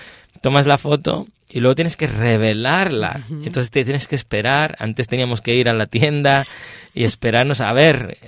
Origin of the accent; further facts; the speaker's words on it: Spain; no muy lejos de donde soy yo en España, en Sierra Morena, que es una división entre Andalucía y el resto de España.